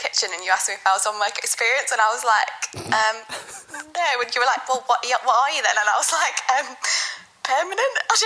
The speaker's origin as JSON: {"language": "English", "town": "Preston", "region": "North West England", "country": "United Kingdom", "lives_now": "Liverpool, United Kingdom", "said": "So I've lived here for about 6 years with a break in London in the middle. But I'm originally from Preston."}